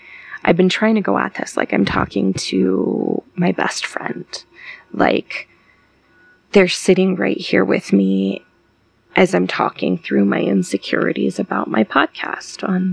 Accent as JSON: {"language": "English", "region": "Midwest", "country": "United States", "tie": "born there", "said": "I was born on June 8th, 1990, to a single mother in a mid-sized, mediocre Midwest town."}